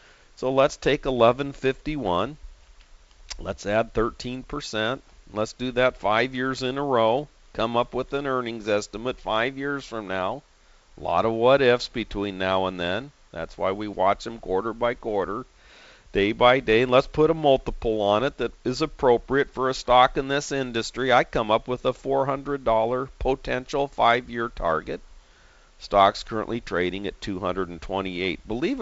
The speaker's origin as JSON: {"language": "English", "town": "San Diego", "region": "California", "country": "United States", "tie": "born or raised there", "said": "It needs to be adobe white, like the Spanish houses that I grew up with down in the Point Loma area."}